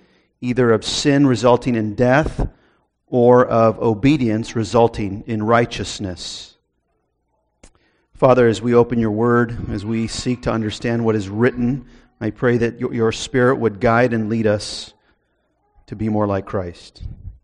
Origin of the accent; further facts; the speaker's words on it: Moorpark, California, United States; Well, I grew up in Moorpark, so I'm a hometown boy